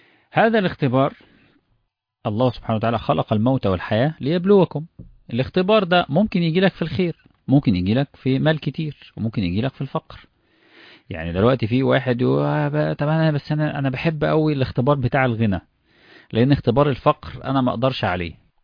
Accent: Egypt; هديك مثال معاصر عندنا في مصر دلوقتي بعد قانون الإزالة.

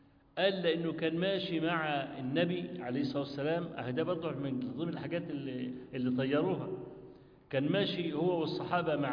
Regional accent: Egypt; كان عندنا في مصر في كفر الشيخ في المحافظة تانية ومزاد يعني بحيرة اسمها بحيرة البرولس

